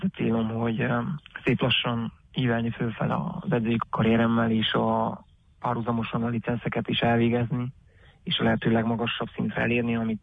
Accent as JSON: {"language": "Hungarian", "region": "Transylvania", "country": "Romania", "said": "akik vagyunk és akik élünk itt a szűk Erdélyben, akik székelyek vagyunk, hogy ezt kifele büszkén is vállaljuk"}